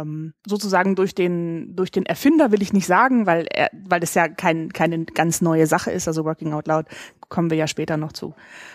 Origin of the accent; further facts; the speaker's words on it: Northern Germany, Germany; Ich komme aus dem Norden, deswegen ich wollte dann auch wieder zurück in den Norden